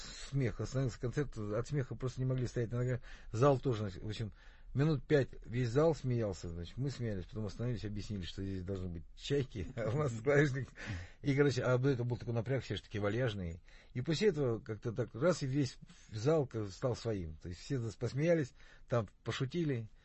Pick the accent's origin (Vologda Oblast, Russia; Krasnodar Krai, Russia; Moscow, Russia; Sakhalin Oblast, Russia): Sakhalin Oblast, Russia; born there; Ну, дело в том, что я родился на Сахалине.